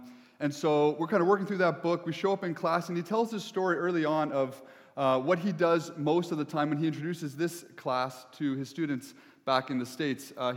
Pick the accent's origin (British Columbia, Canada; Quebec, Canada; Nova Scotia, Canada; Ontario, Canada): Ontario, Canada; Toronto; I am originally from Ontario, Toronto, so don't hold that against me